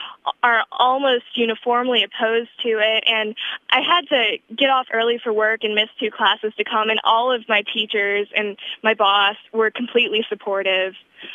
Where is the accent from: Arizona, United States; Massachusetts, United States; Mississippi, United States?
Mississippi, United States; Ocean Springs; I'm from Ocean Springs, Mississippi, and I go to school at USM.